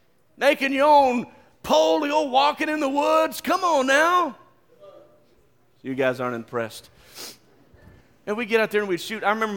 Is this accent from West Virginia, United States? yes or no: yes; West Virginia, United States; remember, I'm from West Virginia